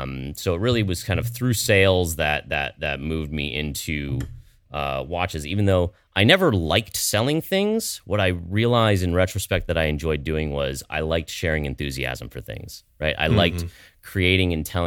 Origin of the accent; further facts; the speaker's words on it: Aspen, Colorado, United States; I grew up in the Aspen area, and we went up to the Maroon Bells very, very early one morning